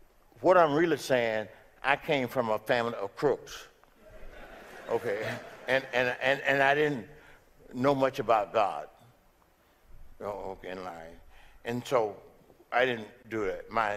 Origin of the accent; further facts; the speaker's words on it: Mississippi, United States; I'm from Mississippi, guy.